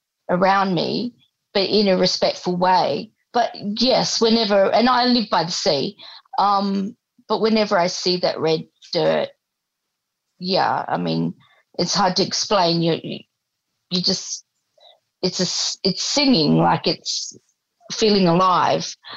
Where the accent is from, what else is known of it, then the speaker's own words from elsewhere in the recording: South Australia, Australia; I was born here on Gunnedah, so down in South Australia, and lived here all my life.